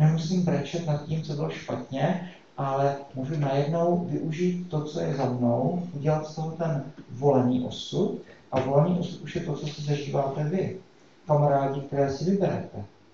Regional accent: Brno, South Moravian Region, Czechia; born there; Tak v Brně jsem se narodil, ne? Tak to je hrozný. Mohl jsem se narodil v New Yorku, to bylo dobrý. Já jsem se narodil v roce 66

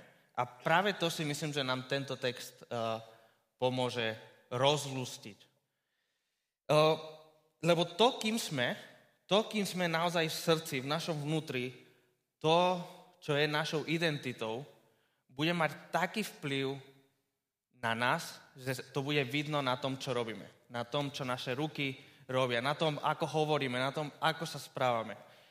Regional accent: Žilina, Žilina Region, Slovakia; že som zo Žiliny

